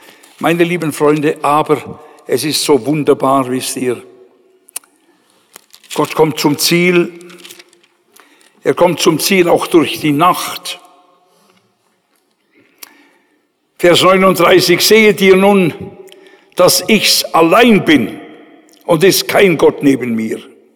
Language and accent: German; Switzerland; Ich bin auch dankbar, dass bei uns in der Schweiz die Synagogen nicht gebrannt haben.